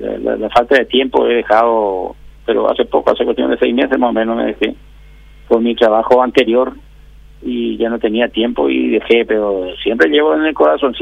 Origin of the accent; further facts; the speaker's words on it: Lambaré, Central, Paraguay; Sí, señor, diputado por Central. Yo soy de Lambaré.